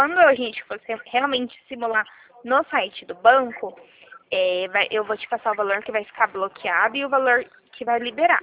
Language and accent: Portuguese; Presidente Prudente, São Paulo, Brazil